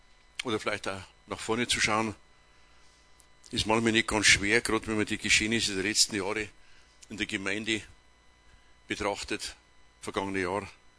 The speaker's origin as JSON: {"language": "German", "town": "Bad Aibling", "region": "Bavaria", "country": "Germany", "tie": "born or raised there", "said": "von der Stadt Bad Aibling, das ist meine Heimatstadt"}